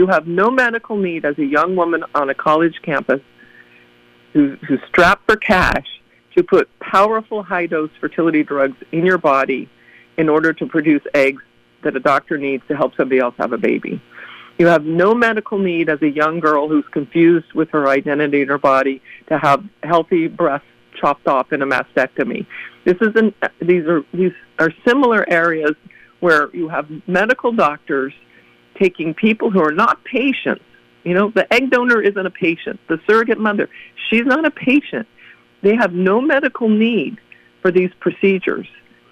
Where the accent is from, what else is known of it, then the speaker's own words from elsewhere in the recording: California, United States; It actually started a little before that, again, because I am from California